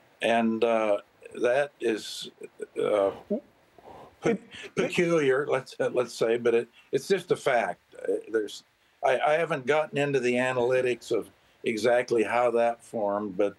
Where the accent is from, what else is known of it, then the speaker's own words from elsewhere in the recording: Georgia, United States; Every time I would go to the Republic of Georgia, I always tell them I'm from Georgia